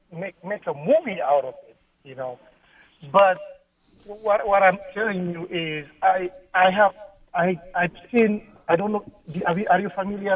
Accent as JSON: {"language": "English", "country": "Ethiopia", "said": "I'm originally from Ethiopia."}